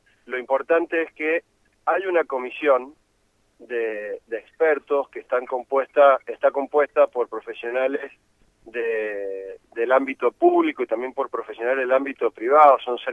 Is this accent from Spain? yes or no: no; Mendoza, Argentina; es importante tener una mirada como mendocino